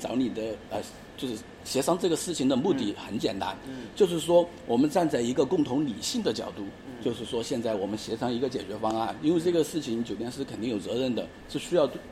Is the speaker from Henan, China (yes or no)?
no; Chongqing, China; 就是因为我是重庆那边的人